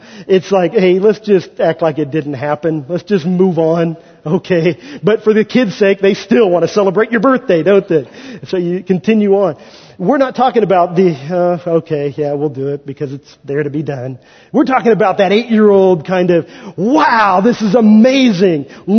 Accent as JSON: {"language": "English", "region": "Kansas", "country": "United States", "said": "So, I was from Kansas, and everything moves a little slower and a little calmer in Kansas."}